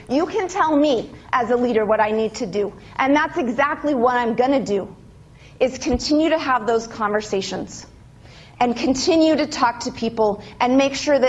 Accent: Idaho, United States; and I am from Idaho. We are so white.

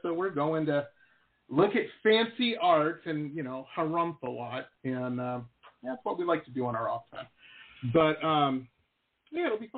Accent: Detroit, Michigan, United States; I grew up in Metro Detroit, and so it was very obvious to me from a very young age that it was pumping out workers for the factory.

